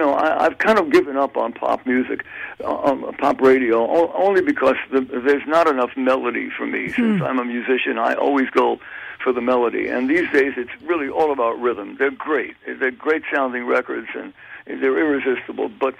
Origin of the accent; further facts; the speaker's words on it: New York, United States; now in California, United States; I mean, I am a New Yorker, even though I've lived in California longer than I was in New York. But once you come from New York, you're always a New Yorker.